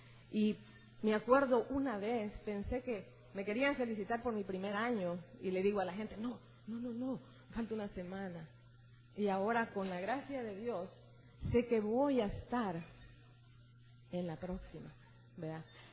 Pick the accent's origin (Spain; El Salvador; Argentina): El Salvador; Yo soy del Salvador